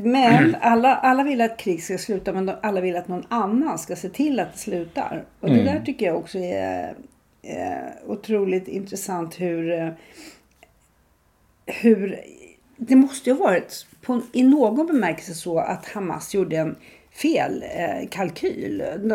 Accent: Sweden; inte jag som svensk tidningsläsare

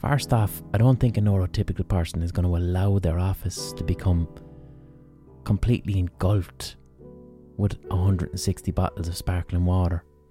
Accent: Ireland; caused me right now as an Irish person to be surrounded by bottles of sparkling water?

